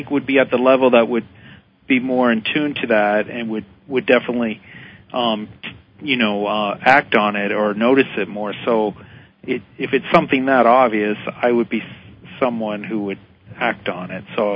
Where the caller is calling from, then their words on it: Florida, United States; I'm calling from Florida.